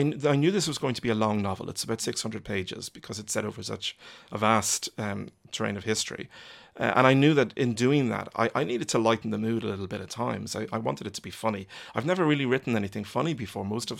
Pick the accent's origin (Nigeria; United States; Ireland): Ireland; I've lived in Ireland all my life. I am Irish.